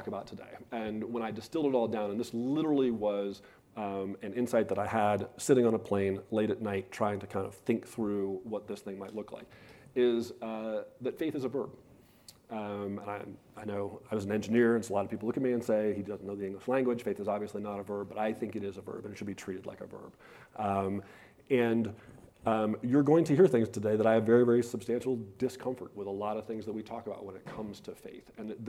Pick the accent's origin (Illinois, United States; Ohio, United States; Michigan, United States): Ohio, United States; Columbus; I grew up in Columbus, Ohio